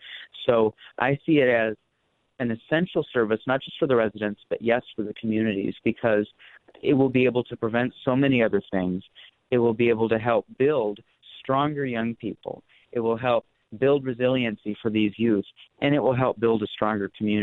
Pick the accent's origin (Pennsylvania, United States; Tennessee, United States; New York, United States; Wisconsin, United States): Wisconsin, United States; Eau Claire; this kind of a model isn't just needed in Eau Claire, my hometown.